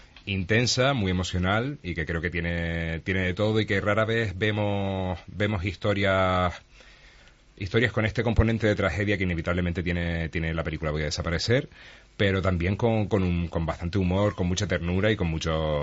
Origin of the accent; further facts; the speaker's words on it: Canary Islands, Spain; accent: Canarian; a mí se me ocurre que aquí tenemos un acento canario sin complejos